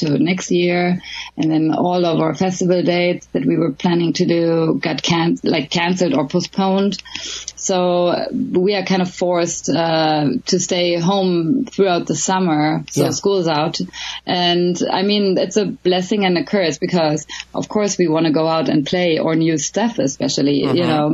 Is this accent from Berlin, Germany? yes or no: yes; Berlin, Germany; also born or lived in Los Angeles / London; now in Sweden; I'm a big city girl. You know, I was born and raised in Berlin, and I lived in LA for 3 years, and I lived a little bit in London and so on.